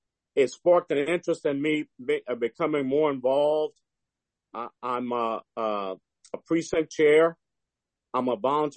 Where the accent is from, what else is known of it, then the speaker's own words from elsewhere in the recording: Louisiana, United States; And I'm originally from South Louisiana